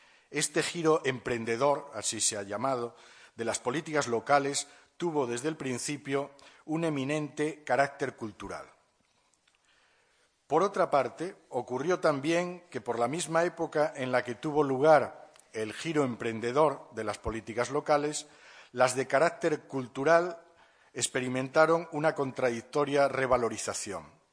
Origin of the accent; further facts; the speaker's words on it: Barcelona, Catalonia, Spain; yo vengo de Barcelona, pues es un caso ejemplar